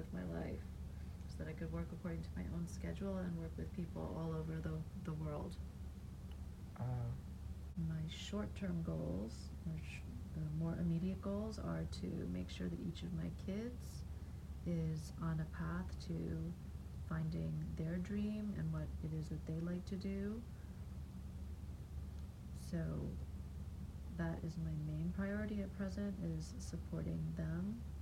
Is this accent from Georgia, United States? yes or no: no; Scarsdale, New York, United States; I grew up in New York State in a city called, in a town called Scarsdale, which is about 40 minutes outside of New York City.